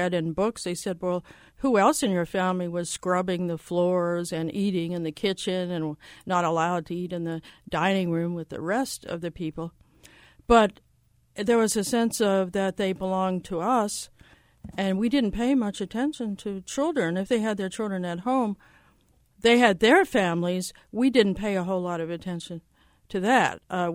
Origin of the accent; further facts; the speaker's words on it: New Orleans, Louisiana, United States; I grew up in New Orleans, and I lived in a neighborhood where the white people in that neighborhood, they all had maids.